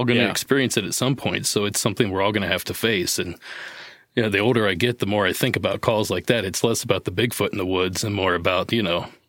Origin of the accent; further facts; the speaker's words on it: Ohio, United States; The first one took place in my home state of Ohio